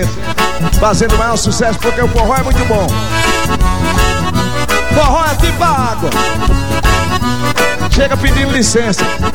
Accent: Olho d'Água do Góis, Brazil; Convido vocês pra ir na cidade do forró, lá na minha cidade. Olho d'água do Góis.

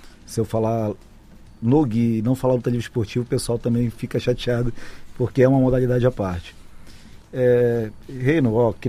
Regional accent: Belém, Pará, Brazil; now in Roraima, Brazil; Eu sou de Belém do Pará e já me considero macuxi, porque já estou aqui há mais de 10 anos, já tenho filhos aqui.

